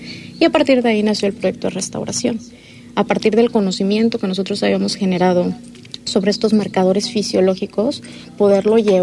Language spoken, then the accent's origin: Spanish; Mexico City, Mexico; Yo estudié biología marina, pero crecí en la Ciudad de México.